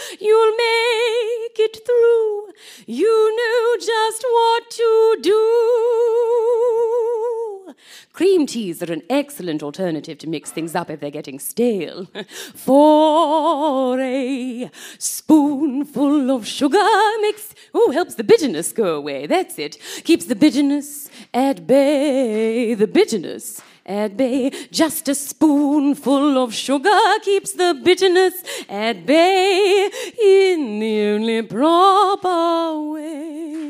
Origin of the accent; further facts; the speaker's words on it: England, United Kingdom; I'm British. I am British.